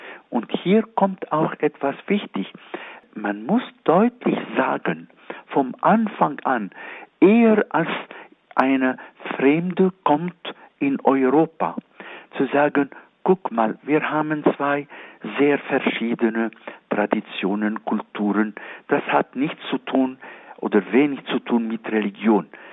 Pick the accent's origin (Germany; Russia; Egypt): Egypt; German is a second language; Wenn ich in Ägypten bin, in meiner Heimat